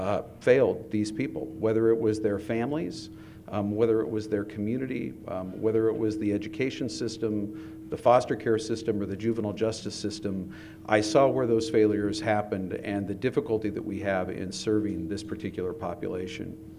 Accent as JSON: {"language": "English", "town": "Bend", "region": "Oregon", "country": "United States", "tie": "born or raised there", "said": "I was born and raised in Central Oregon. I grew up in Bend and have spent my whole life as an Oregonian."}